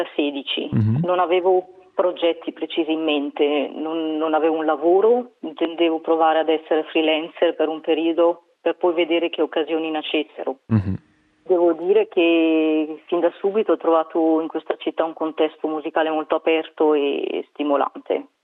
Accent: India; anche in India, che è il mio paese d'origine

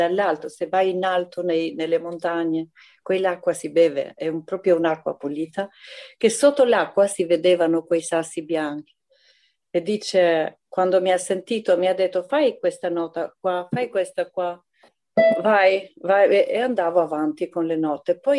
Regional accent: Albania; Ho iniziato nel mio paese nell'età di 14 anni. C'era il liceo artistico Scuteri de Albania, scuola di musica Prengia Kova, si chiama nel nome di un grande compositore albanese.

